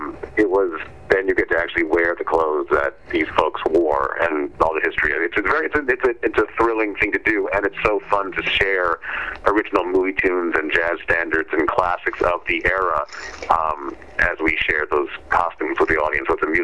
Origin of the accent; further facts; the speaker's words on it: Los Angeles, California, United States; I'm here from Los Angeles originally